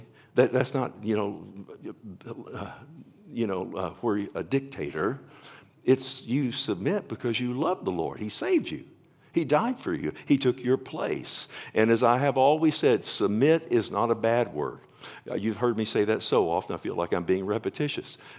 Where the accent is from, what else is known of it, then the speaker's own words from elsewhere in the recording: Texas, United States; so I didn't know any better. I'm from Texas.